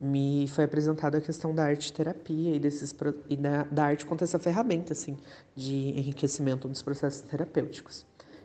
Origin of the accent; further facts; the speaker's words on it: São José dos Campos, São Paulo, Brazil; also born or lived in Taubaté; eu tenho 21 anos, eu sou de Taubaté, mas eu cresci em São José.